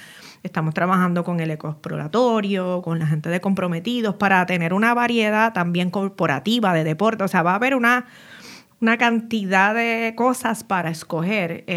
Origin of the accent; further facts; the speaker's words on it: Corozal, Puerto Rico; Yo soy de Corozal. Of course, tengo que mencionar a Corozal. Y hacía las cosas que no hacía cuando vivía aquí.